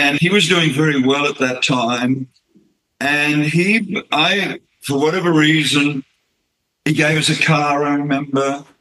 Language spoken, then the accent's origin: English; Australia; and we come from Australia, and as you know, Australia's post-Christian. Normally in Australia, we're the only people in our street going to church.